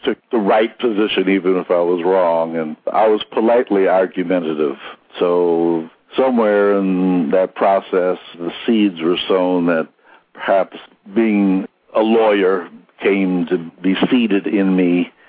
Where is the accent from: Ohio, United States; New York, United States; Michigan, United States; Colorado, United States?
New York, United States; Buffalo; I still enjoy my hometown. I'm still a root for all that is Buffalo.